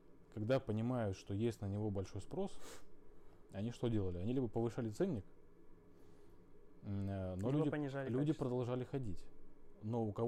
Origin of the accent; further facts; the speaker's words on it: Smolensk, Smolensk Oblast, Russia; когда я рос в Смоленске, у нас был район, ну, наверное, там, те, кто там живет, его знают, это Воробьёво-Черняховка.